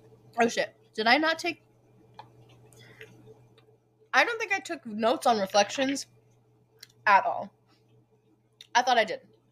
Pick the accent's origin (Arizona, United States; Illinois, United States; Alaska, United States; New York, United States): New York, United States; As a New Yorker, I want you to tell me what California class city we would be.